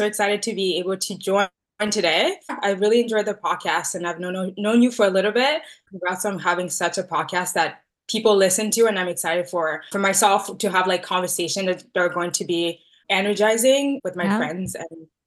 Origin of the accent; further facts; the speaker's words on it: Tanzania; born there; I wanted to start with me being East African. So I was born in Tanzania. My dad is from Congo. And so I come from this, in quotes, mixed family with, two parents coming from like neighboring countries.